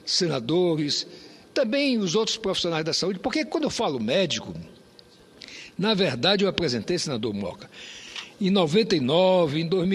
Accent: Roraima, Brazil; eu, que sou roraimense, portanto, filho lá do estado de Roraima, na época território, tinha o maior sonho de voltar para lá, como voltei.

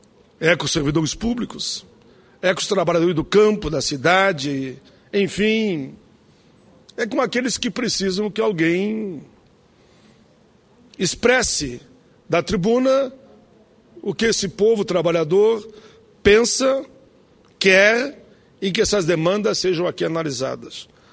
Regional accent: Caxias do Sul, Rio Grande do Sul, Brazil; lá na minha cidade natal, em Caxias

